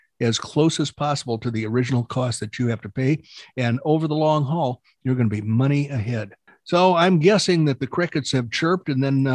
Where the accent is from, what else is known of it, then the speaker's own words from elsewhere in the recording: Oklahoma, United States; I'm from Oklahoma, and they sent me one, even though I don't live there.